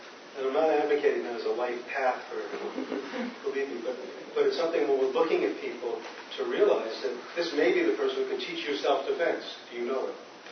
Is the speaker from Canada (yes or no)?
yes; Canada; I think that we need a better understanding of who we are as Canadian people as a starting point in working on these kind of issues.